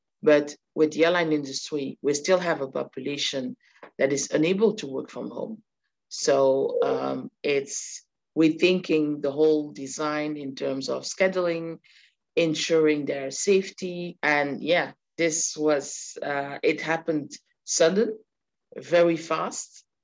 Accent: Ghent, Flanders, Belgium; first language Dutch; English is a second language; I'm born and raised in Belgium, in a city called Ghent. So I went to school in Dutch, and then I moved to Brussels capital because I wanted to have my independence.

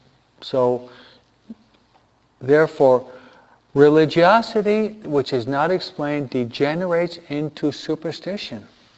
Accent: United States; being an American.

